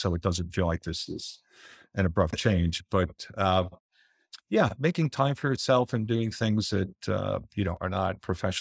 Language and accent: English; New York City, New York, United States; I grew up in Jackson Heights, Queens, grew up in an apartment. My grandparents were immigrants.